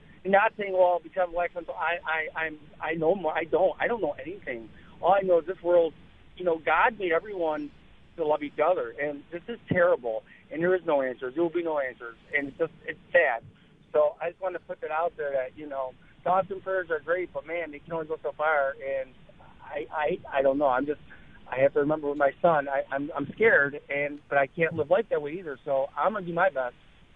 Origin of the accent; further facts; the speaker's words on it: Black Rock, United States; now in Iowa City, United States; and I grew up in Black Rock, and I don't know, maybe I was so stupid because there was no diversity